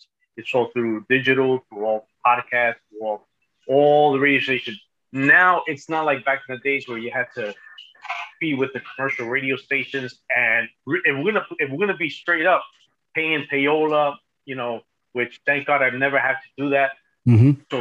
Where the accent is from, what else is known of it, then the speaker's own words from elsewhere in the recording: Hoboken, New Jersey, United States; Well, you know, I was born and raised in Jersey. Born in Jersey City, raised in Hoboken.